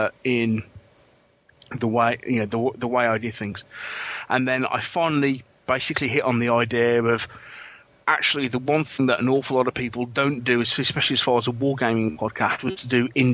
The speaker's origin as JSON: {"language": "English", "town": "Birmingham", "region": "West Midlands", "country": "United Kingdom", "accent": "Midlands", "said": "I'm actually from Birmingham."}